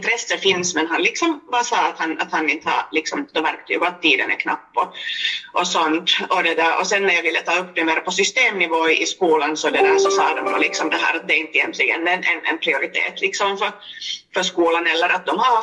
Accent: Finland; also born or lived in Geneva, Switzerland / Chile; som jag också har delat med som finlandssvensk

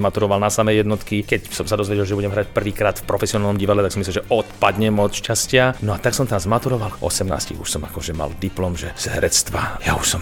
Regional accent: Bratislava, Bratislava Region, Slovakia; also born or lived in Ilava; ocko bol sústružník, mama žeriavnička, narodil som sa v Ilave, také socialistické dieťa. Tým, že sme sa presťahovali do tej Bratislavy

